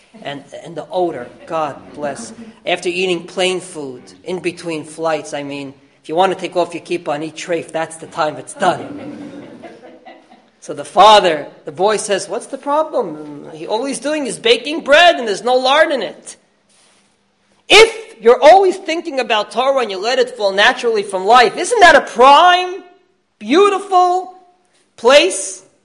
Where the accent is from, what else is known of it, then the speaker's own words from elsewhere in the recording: United States; As you know, I can do that. I come from America.